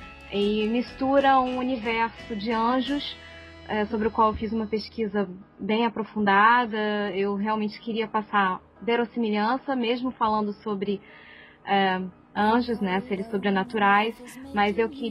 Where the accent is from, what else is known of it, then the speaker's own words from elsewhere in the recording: Rio de Janeiro, Brazil; porque eu sou carioca.